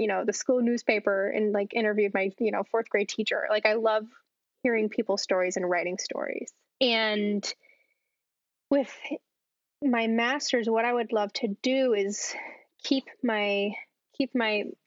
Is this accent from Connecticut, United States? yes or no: yes; Connecticut, United States; like me and my classmates just like shouting like, oh my gosh, like we're from Connecticut.